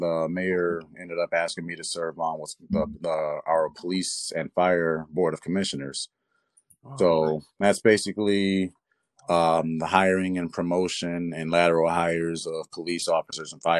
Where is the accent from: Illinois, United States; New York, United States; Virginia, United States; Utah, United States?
Illinois, United States; Kankakee; I feel like the name suits because we're all from Kankakee.